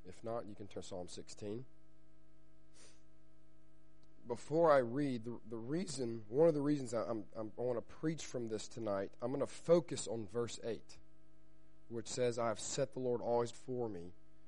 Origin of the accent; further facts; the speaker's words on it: Alabama, United States; now in London, United Kingdom; Hello. I'm from Alabama, and my family, we moved over here back in September to attend London Theological Seminary